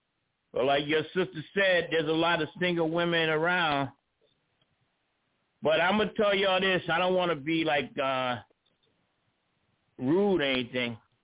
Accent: New York City, New York, United States; we both from Brooklyn. Said. And she's close to my age, and we grew up in Brooklyn about the same time.

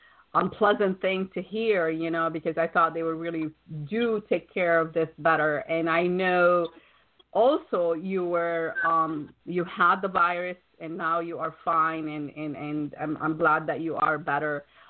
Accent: Wisconsin, United States; Wisconsin is actually my hometown originally. I went to school in Madison, Wisconsin, for my undergrad and for my grad

